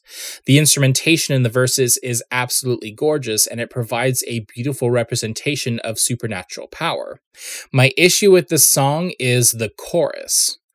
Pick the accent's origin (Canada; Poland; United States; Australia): Canada; As a Canadian, I want passportless travel to several countries using the same currency